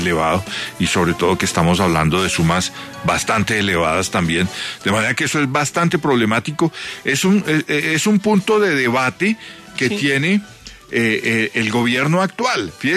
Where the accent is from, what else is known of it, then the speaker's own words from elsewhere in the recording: Colombia; respeto la ley de mi país, me siento muy colombiano